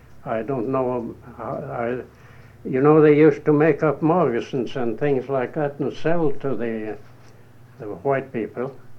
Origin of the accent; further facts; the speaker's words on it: Minnesota, United States; English is a second language; So I was between 9 and 10 years old before I went to school. And I couldn't speak English. So the school was in English, of course. We lived in a Norwegian settlement back east, you know, back in Minnesota.